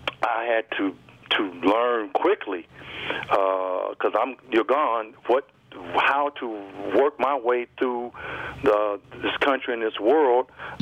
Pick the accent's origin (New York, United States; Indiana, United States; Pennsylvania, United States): Indiana, United States; Gary; the on the job training I even went through growing up in Gary.